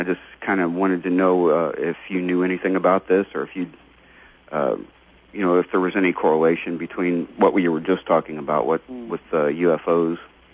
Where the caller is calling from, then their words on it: South Dakota, United States; I'm calling from South Dakota.